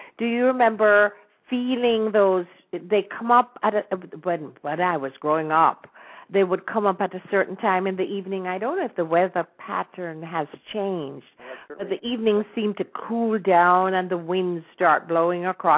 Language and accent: English; Jamaica; stories of growing up in Jamaica before independence, because there's not a lot of real documentation about, you know, how we socialized, what went on